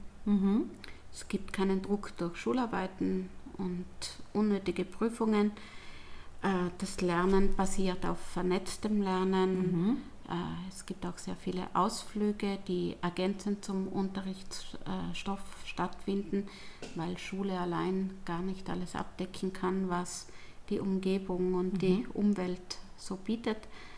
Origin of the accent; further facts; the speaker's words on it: Trentino-Alto Adige, Italy; Ja, man muss dazu sagen, ich komme aus Südtirol.